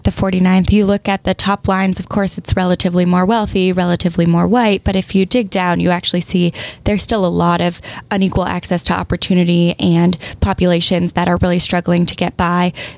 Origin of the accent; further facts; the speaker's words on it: Del Mar, California, United States; I have a lot of memories around the district. I grew up in Del Mar. I went to Torrey Pines.